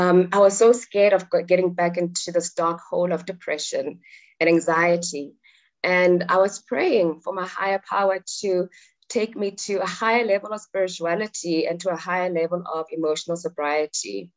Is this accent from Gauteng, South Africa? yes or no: yes; Soweto, Gauteng, South Africa; now in Johannesburg, South Africa; I am in Johannesburg, South Africa, born and bred in Soweto. It's a township where people of my skin color were abandoned by society through the apartheid system.